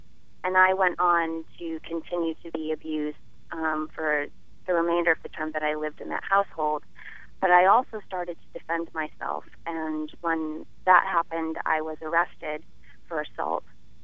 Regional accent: Concord, New Hampshire, United States; I grew up in the Concord School District, and when I was in eighth grade

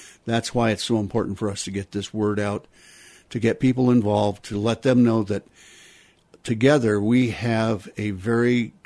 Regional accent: Glenwood Springs, Colorado, United States; as a native son of Glenwood, having been born and raised in Glenwood Springs, and I'm now 71 years old

